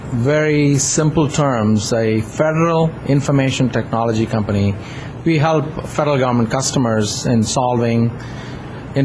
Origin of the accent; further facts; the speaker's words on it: Chennai, Tamil Nadu, India; English is a second language; moved away as an adult; now in United States; I grew up in Madras